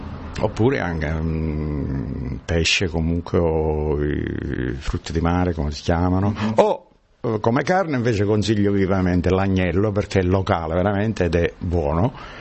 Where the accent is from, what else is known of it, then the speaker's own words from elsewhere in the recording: Sicily, Italy; Mi ricorda molto la mia infanzia, come sono cresciuto in Sicilia